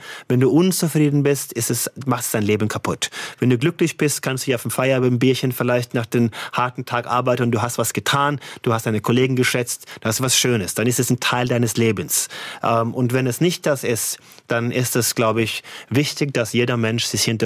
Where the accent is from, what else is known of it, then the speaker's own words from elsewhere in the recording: Norway; Ich bin in verhüteten Verhältnissen in Norwegen aufgewachsen.